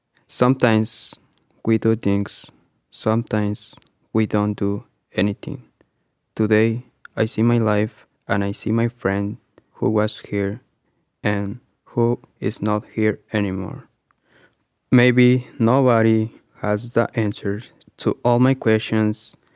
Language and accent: English; Mexico; I am from Mexico.